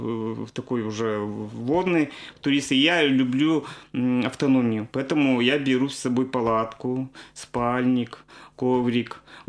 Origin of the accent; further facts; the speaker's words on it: Kirov, Kirov Oblast, Russia; Я говорю, «Как откуда? С России». «Откуда с России?» Я говорю, «С Кирова».